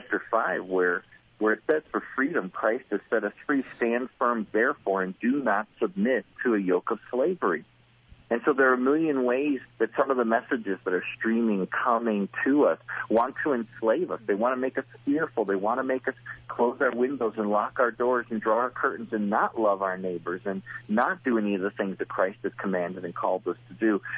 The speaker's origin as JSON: {"language": "English", "country": "United States", "said": "I love the fact that I'm American and I love these things"}